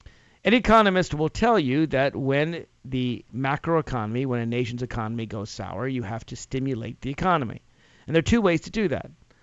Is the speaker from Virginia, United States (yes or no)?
yes; Virginia, United States; in my neck of the woods, or at least in my home state of Virginia